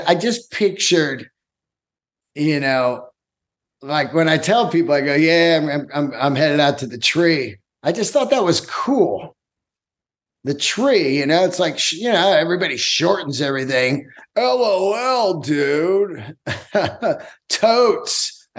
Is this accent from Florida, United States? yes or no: no; San Francisco, California, United States; I grew up in the Bay Area, San Francisco